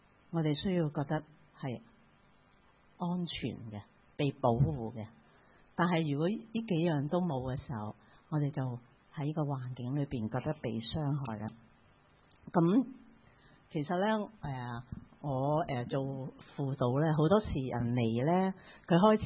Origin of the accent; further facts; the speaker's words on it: Hong Kong; now in Canada; 譬如我在加拿大，我在香港過去加拿大的時候，有時候我會覺得都是香港好